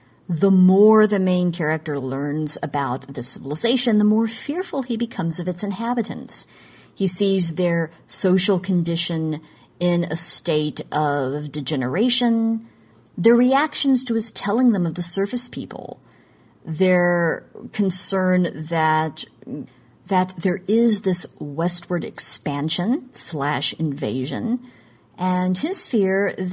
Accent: Oklahoma, United States; in my home state of Oklahoma.

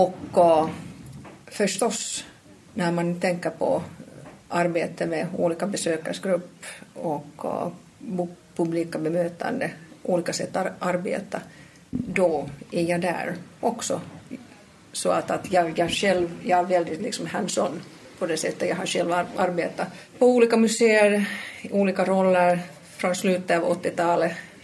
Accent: Finland; Ja, som du vet, alltså, jag kommer från Finland, så jag kan säga.

